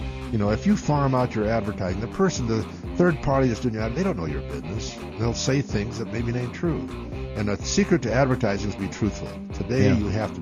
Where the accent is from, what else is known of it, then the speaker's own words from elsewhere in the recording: United States; My parents were immigrants. My dad was born and raised in Poland. My mother was from Russia. And so I think one thing, I'm a first-generation American. Family of nine kids.